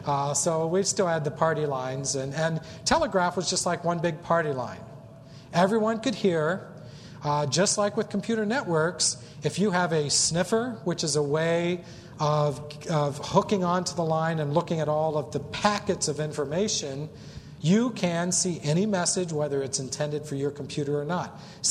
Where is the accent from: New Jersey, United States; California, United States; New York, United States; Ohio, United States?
Ohio, United States; I was born and raised in Perry County near New Lexington.